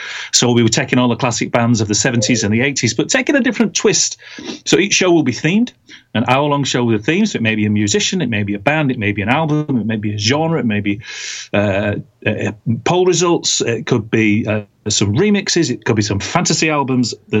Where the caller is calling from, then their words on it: England, United Kingdom; We're calling you from the beautiful Peak District on the borders of Cheshire and Derbyshire.